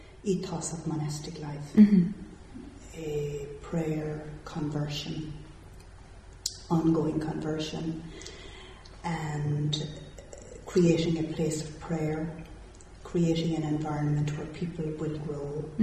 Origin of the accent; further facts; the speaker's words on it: Woodford, Connacht, Ireland; I'm from Woodford in County Galway.